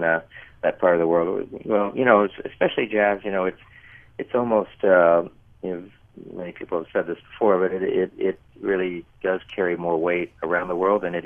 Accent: Los Angeles, California, United States; And I grew up in Los Angeles, and, you know, the early 60s was a great time for music in general

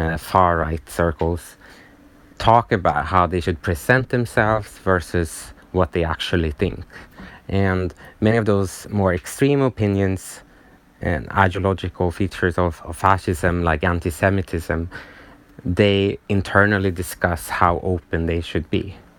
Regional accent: Sweden; English is a second language; So I'm from Sweden

